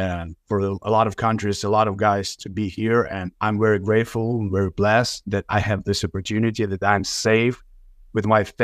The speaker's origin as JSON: {"language": "English", "region": "Kyiv", "country": "Ukraine", "said": "No, sir. I'm from Kyiv, Ukraine. From Kyiv, Ukraine, the capital of Ukraine, the biggest country in Europe."}